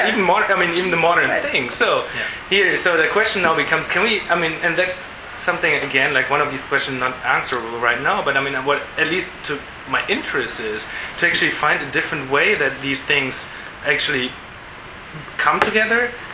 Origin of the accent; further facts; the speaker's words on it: Houston, Texas, United States; A Houston, but that's my hometown again.